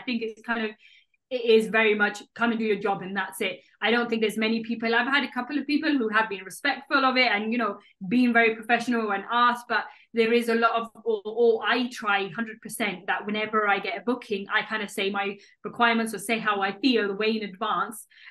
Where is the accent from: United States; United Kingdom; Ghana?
United Kingdom; as especially as a British Muslim woman